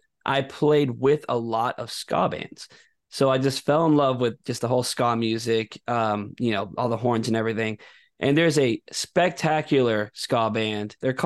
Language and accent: English; Miami, Florida, United States; I grew up in Miami playing in punk rock bands in Miami